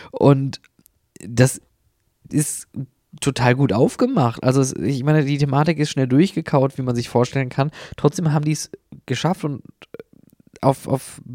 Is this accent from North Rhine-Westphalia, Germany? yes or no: yes; North Rhine-Westphalia, Germany; für mich als Ruhrpottler